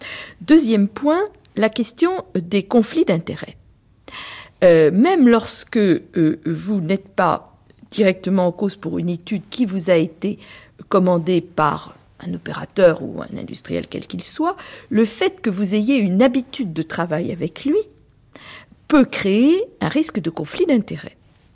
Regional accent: France; au moins chez nous, en France.

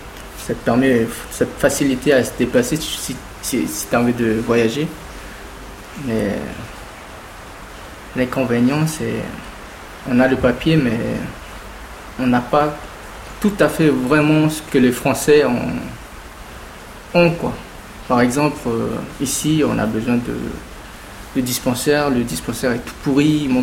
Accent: France; on est français.

